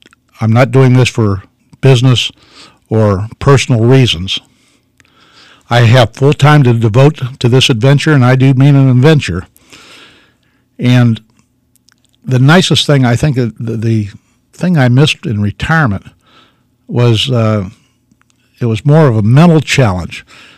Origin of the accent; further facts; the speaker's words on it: Pennsylvania, United States; I want my children, my grandkids, and my great-grandchildren to have the same opportunity that I had growing up in Venango County.